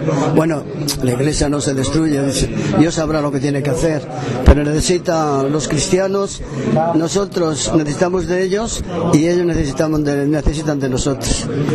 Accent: León, Castile and León, Spain; empezamos a estudiar en el 55 aquí en Zamora, porque yo vine de León.

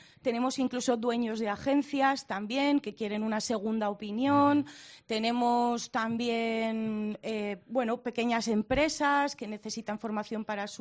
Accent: Barcelona, Catalonia, Spain; sobre todo en mi caso, del ecosistema navarro, porque yo vengo de Barcelona, no tienen nada que ver

